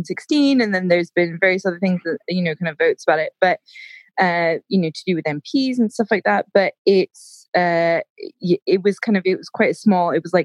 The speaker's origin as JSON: {"language": "English", "country": "United States", "accent": "American", "moved": "yes", "lives_now": "United Kingdom", "said": "my accent, I do quite English because I've been over here for so long. But then as soon as I speak to an American, I do go more American."}